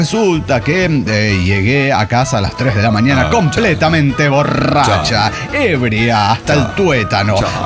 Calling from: Málaga, Andalusia, Spain; de Málaga, España.

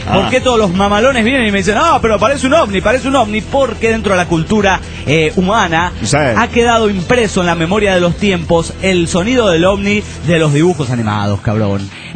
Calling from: Guadalajara, Jalisco, Mexico; de Guadalajara, Jalisco, México.

